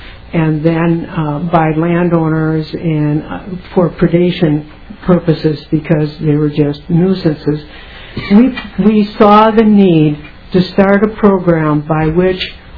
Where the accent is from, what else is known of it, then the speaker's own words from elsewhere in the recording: Mora, Minnesota, United States; I come from East Central Minnesota. Our mailing address is Mora. Our farm is 13 miles south of Mille Lacs Lake.